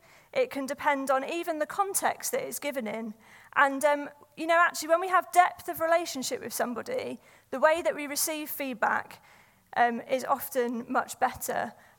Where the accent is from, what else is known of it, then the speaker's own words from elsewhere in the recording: London, United Kingdom; now in Manchester, United Kingdom; I'm from London, and I've got Scottish heritage, but I live in Manchester